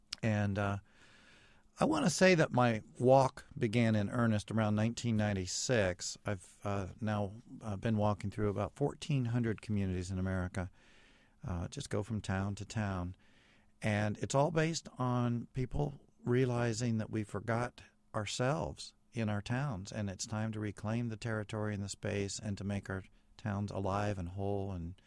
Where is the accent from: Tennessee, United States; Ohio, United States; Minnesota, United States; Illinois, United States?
Ohio, United States; I grew up in the Midwest, Central Ohio.